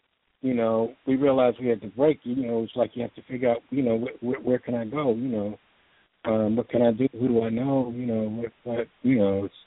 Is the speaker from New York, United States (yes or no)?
yes; Harlem, New York, United States; because in Harlem, where the area I grew up in, between 118th Street, 116th Street, about 114th and 125th Street, had a lot of West Indians.